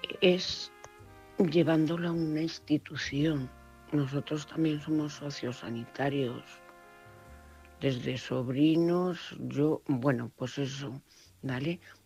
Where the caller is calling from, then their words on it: Cuenca, Castilla-La Mancha, Spain; de Cuenca.